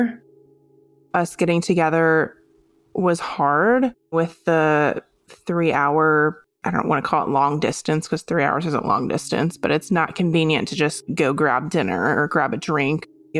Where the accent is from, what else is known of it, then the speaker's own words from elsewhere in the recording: Des Moines, Iowa, United States; I am from the Des Moines, Iowa area